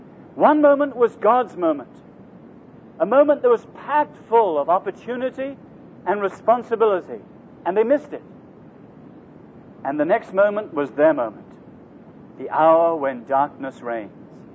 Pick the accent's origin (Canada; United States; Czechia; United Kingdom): United Kingdom; England; It's a real delight to be here, both as an Englishman among Americans and also as a layman among so many pastors.